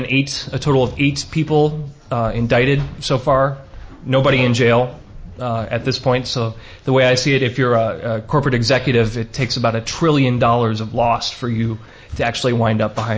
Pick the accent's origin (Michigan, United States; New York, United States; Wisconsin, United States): Wisconsin, United States; Madison; And I'm also from Madison, Wisconsin, where I've worked at WORT as a volunteer for some time.